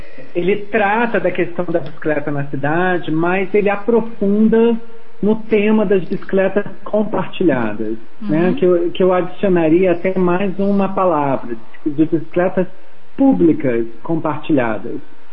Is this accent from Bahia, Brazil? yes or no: no; Curitiba, Paraná, Brazil; Eu sou curitibano, então ótimo, sempre estar em contato aí com a terra.